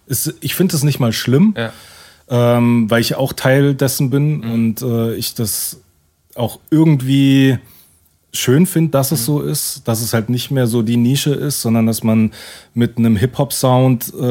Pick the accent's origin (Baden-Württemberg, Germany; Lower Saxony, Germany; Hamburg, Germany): Baden-Württemberg, Germany; Oberkirch; Wir waren 5 MCs aus dem Raum Oberkirch-Offenburg, Ortenau-Kreis. Ja. Das ist meine Heimat.